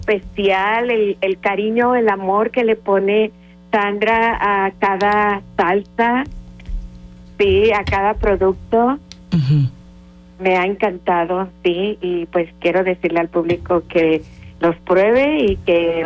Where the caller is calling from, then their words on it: Cuernavaca, Morelos, Mexico; De aquí, de Cuernavaca.